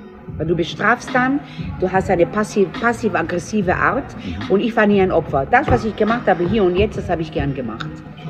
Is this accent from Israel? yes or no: yes; Israel; Mein Mann kommt aus Israel, ich komme aus Israel.